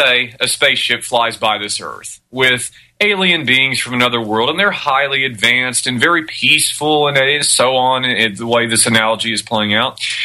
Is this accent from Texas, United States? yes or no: yes; Texas, United States; I grew up in Texas. When you grow up in Texas, you know, you're a Texan. You're a Lone Star State, you know, and on and on.